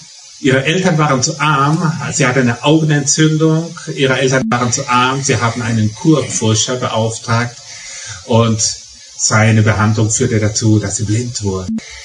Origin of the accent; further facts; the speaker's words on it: Rhineland-Palatinate, Germany; born there; ich bin halt als Pfälzer geboren